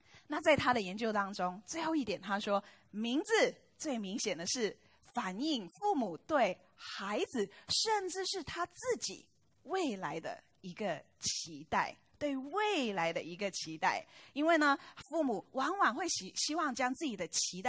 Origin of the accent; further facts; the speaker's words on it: China; born there; 那我自己呢是80年代出生在中国